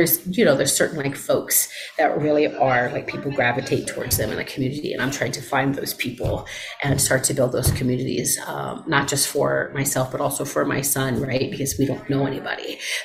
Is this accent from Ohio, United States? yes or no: yes; Ohio, United States; also born or lived in New York; now in Denver, United States; A part of it also is I'm from New York, so the culture shock here has been, pretty. I want to say that I'm a New Yorker at heart. Like I am originally from Ohio, so I am a weird mix of nice and direct.